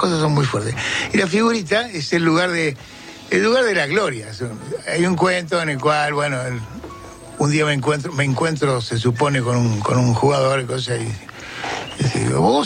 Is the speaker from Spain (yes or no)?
no; Chaves, Buenos Aires, Argentina; born there; Era un universo pueblerino. Yo no viví en Chávez. Nací en Chávez, pero no viví en Chávez.